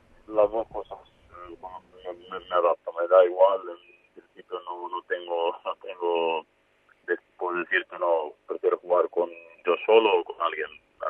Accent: Belgrade, Serbia; born there; Spanish is a second language; moved away; serbio, nací en Belgrado, pero bueno, llevo mucho tiempo aquí

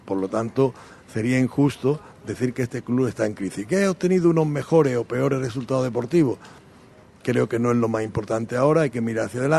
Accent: Málaga, Andalusia, Spain; soy malagueño, soy del Perchel

